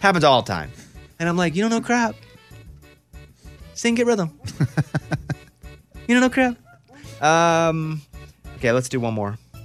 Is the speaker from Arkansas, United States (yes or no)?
yes; Arkansas, United States; Now, me growing up in Arkansas